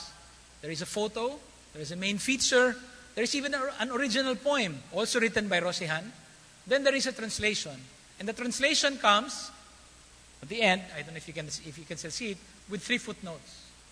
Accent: Philippines; Why did this strike me, first of all, as a Filipino reader?

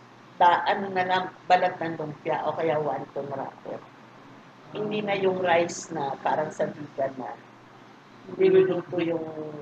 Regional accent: Santa Rita, Central Luzon, Philippines; In fact, sa amin sa Santa Rita, merong isang pamilya, hanggang ngayon, ginagawa.

